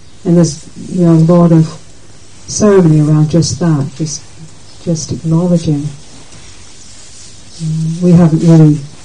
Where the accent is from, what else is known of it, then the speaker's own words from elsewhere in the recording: London, United Kingdom; born there; And my background is, I was born in London, and from Irish Catholic family, and English Protestant mother, lots of complexity.